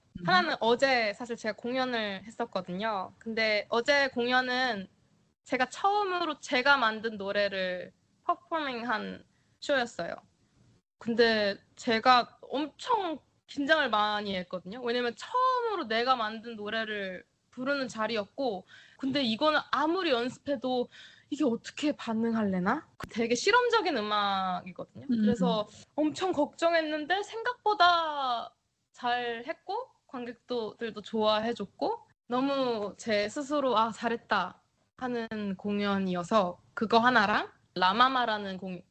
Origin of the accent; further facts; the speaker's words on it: South Korea; 제가 어딜 가나 나 한국에서 왔어 하면